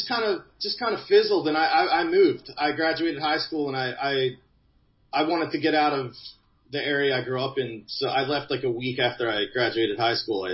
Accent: New Jersey, United States; my family's all from Philly, so I grew up hanging out here, but I'm from Jersey.

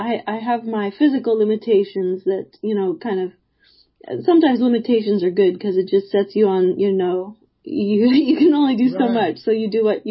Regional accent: Los Angeles, California, United States; I grew up in Silver Lake, and at that time it was a very artsy neighborhood.

